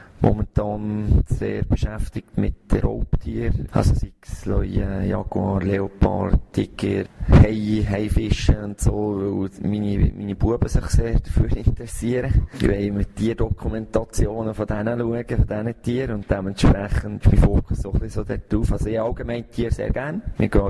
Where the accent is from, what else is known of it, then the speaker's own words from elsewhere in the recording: Oberscherli, Bern, Switzerland; Aufgewachsen bin ich in Oberscherli. Das ist ein ganz kleiner Ort in der Region Könitz, 15 Minuten von Bern.